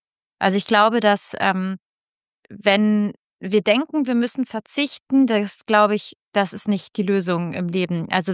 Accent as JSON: {"language": "German", "country": "Italy", "lives_now": "Germany", "said": "ich komme aus Italien."}